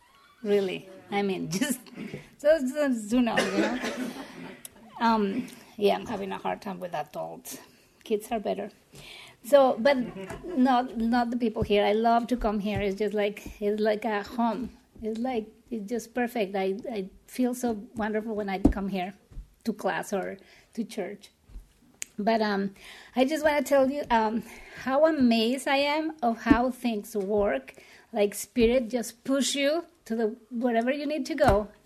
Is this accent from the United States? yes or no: no; Mexico; English is a second language; I was living in Mexico. I'm from Mexico, and I've been living there for all my life until now.